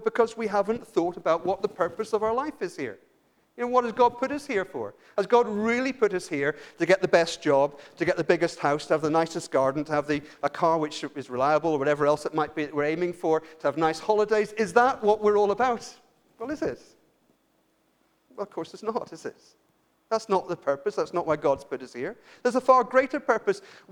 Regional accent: England, United Kingdom; I'm not actually Irish, you understand. I'm actually English

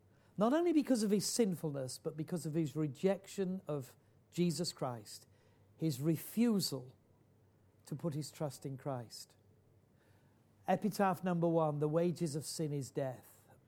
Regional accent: Yorkshire and the Humber, United Kingdom; And I am a Yorkshireman.

